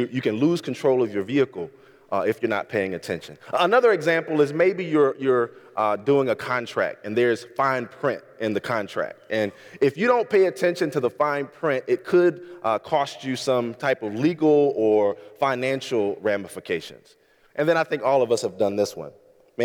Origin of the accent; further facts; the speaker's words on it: North Carolina, United States; now in Michigan, United States; You know, we're from North Carolina, and so we're used to ice. We're not used to snow, but we're used to ice.